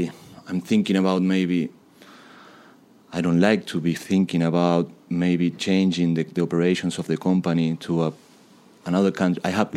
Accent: Buenos Aires, Argentina; English is a second language; also born or lived in Mexico; now in Sheffield, United Kingdom; I come from Buenos Aires, and also I lived in Mexico, huge cities with millions and millions of people living there

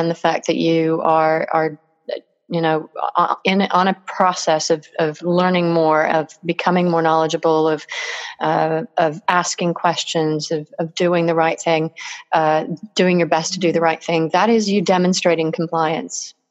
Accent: United States; because I'm American, as you can probably tell

